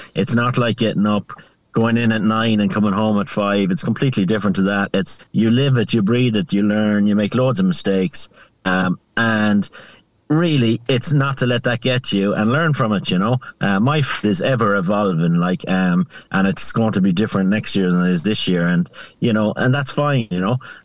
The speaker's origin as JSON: {"language": "English", "region": "Connacht", "country": "Ireland", "tie": "born or raised there", "said": "when I was growing up, everybody had ridges"}